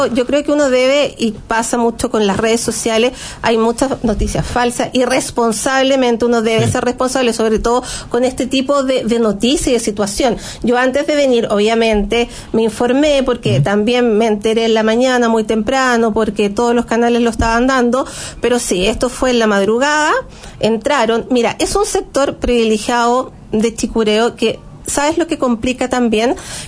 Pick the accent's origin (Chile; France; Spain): Chile; Colina, Santiago Metropolitan Region; born there; yo nací en Colina, entonces como queda 20 minutos.